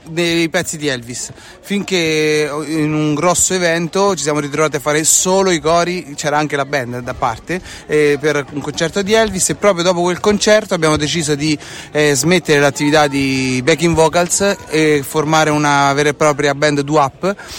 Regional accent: Tivoli, Lazio, Italy; siamo tutti e tre di Tivoli.

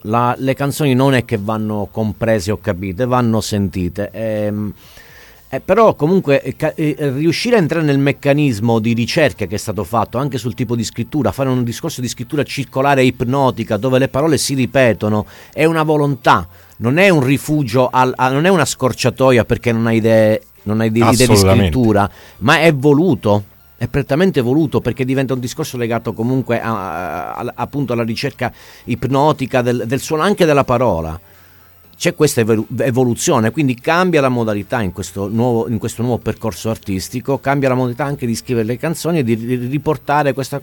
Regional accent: Spezzano Albanese, Calabria, Italy; now in Rome, Italy; Sì, assolutamente, sono di Spezzano Albanese, sono venuto qui poi per studiare

